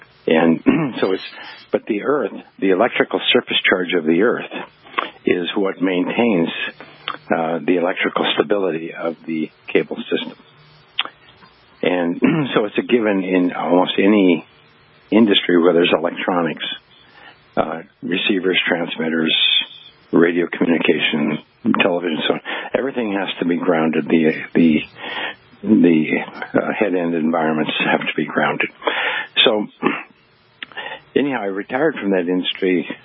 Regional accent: Montana, United States; Basically, I was raised in Montana on a ranch, and as a young boy, I was, you know, a cowboy

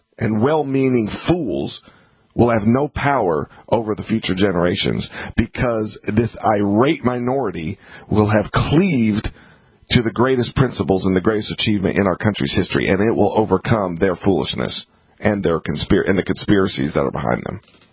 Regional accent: the South, United States; Yeah, I grew up in the South. I know what the South was about, the Confederacy.

